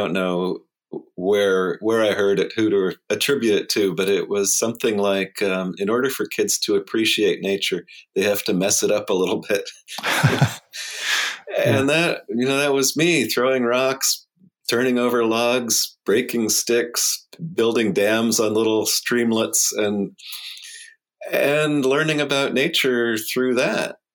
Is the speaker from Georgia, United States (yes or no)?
no; Connecticut, United States; also born or lived in California; We moved a few times when I was a kid, so I grew up some in California, and then finished high school in Connecticut, or through fourth grade through high school in Connecticut. So I usually tell people I'm from Connecticut